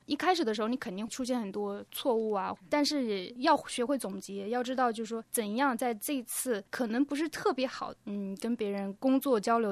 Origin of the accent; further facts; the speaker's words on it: China; 因为毕竟我是中国人嘛，所以我对中国市场肯定是有信心的。虽然我在英国念书这么多年